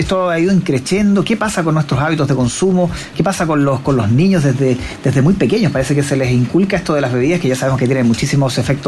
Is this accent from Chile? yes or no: yes; Chile; Casi 127 litros de bebidas gaseosas per cápita consumimos los chilenos.